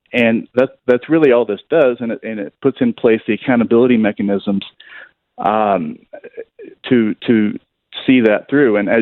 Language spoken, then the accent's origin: English; Oklahoma, United States; Oklahoma is my home state. I'm a proud Oklahoman.